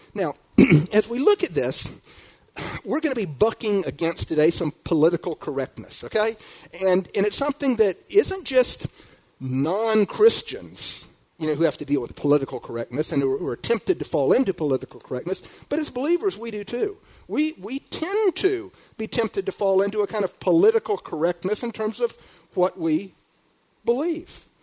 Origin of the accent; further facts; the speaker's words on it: Southern United States, United States; I mean, I grew up in the South